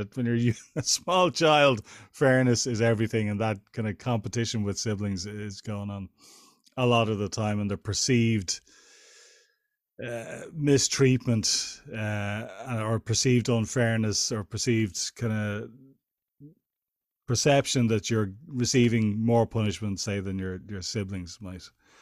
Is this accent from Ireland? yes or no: yes; Ireland; born there; I was raised Catholic because I was born in Ireland at a certain time, and all of my family were Catholic